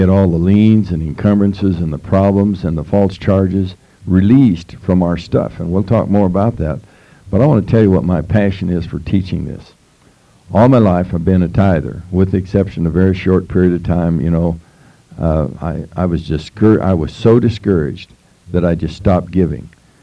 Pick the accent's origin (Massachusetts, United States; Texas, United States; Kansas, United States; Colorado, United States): Colorado, United States; Durango; born there; I was born in Durango, Colorado, not very far from the Cliff Dwellers.